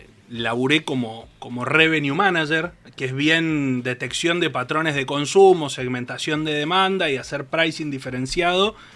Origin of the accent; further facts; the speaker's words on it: Mendoza, Argentina; moved away as an adult; now in Buenos Aires, Argentina; Estudié en Universidad Nacional de Cuyo, así es. Me vine a vivir a Buenos Aires en el 2013 para hacer un máster en finanzas y para empezar mi vida laboral formal. Uh-huh. Hoy tengo 35 años, estoy casado, tengo dos hijas.